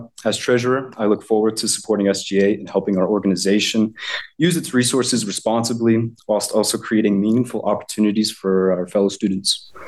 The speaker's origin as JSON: {"language": "English", "town": "Sierra Vista", "region": "Arizona", "country": "United States", "also_born_or_lived": "Tucson", "said": "I'm from Sierra Vista, born in Tucson."}